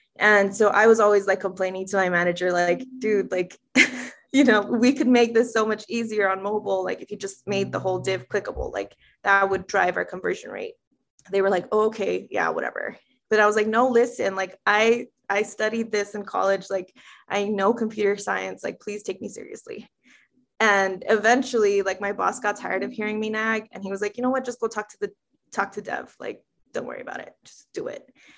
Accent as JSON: {"language": "English", "town": "Los Angeles", "region": "California", "country": "United States", "tie": "born or raised there", "said": "I am originally from East LA, and born and raised in East LA all day."}